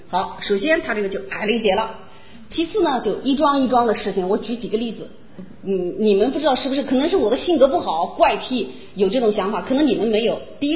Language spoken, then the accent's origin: Chinese; China; moved away as an adult; 但是我是从大陆来的